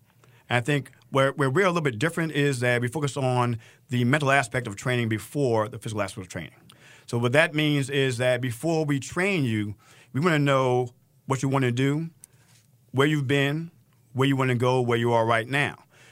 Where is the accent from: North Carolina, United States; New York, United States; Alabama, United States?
New York, United States; Brooklyn; Now, I'm from Brooklyn, New York. Okay, I love Brooklyn.